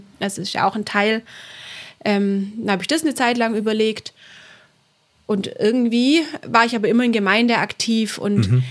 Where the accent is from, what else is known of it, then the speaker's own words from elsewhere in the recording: Reutlingen, Baden-Württemberg, Germany; also born or lived in Tübingen; Ich bin geboren in Tübingen und bin dann in Reutlingen, genau in Reutlingen-Betzingen, habe ich die ersten Jahre verbracht bis zum Abi.